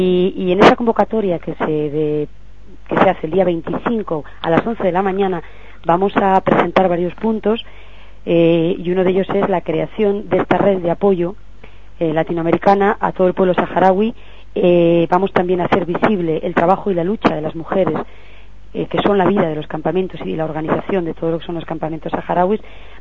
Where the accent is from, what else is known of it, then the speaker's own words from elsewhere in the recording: Spain; por lo menos como ciudadana española y como mujer